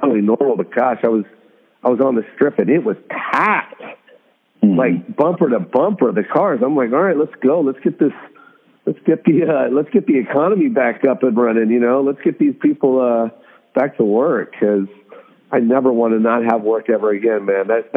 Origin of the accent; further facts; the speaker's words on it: Las Vegas, Nevada, United States; Cause I didn't like seeing that, especially cause I'm from Vegas.